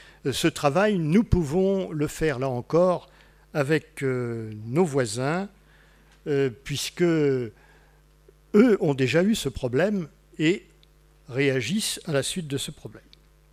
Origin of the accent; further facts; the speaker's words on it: Grand Est, France; Non, pas du tout, je suis alsacien.